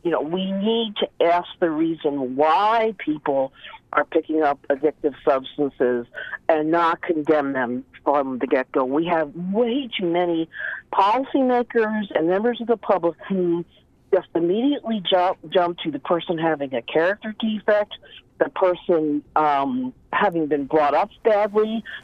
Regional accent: New York City, New York, United States; You know, I'm white. My ancestors came from Europe, and I came from the East Coast, New York City area. And boy, when I moved up here, I was told you will have to speak a lot less

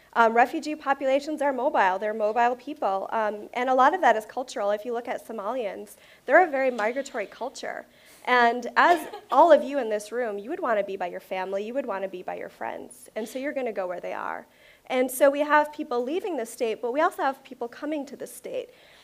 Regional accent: Minneapolis, Minnesota, United States; Yeah, so I grew up in Minneapolis, and I was surrounded by refugees from, like I said, the time I was five.

